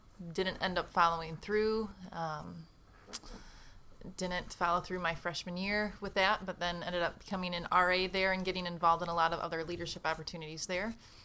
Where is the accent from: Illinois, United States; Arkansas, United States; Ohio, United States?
Ohio, United States; Toledo; Born and raised in Toledo, Ohio, Polish Village, down by LaGrange Street, by St. Adelbert's Chapel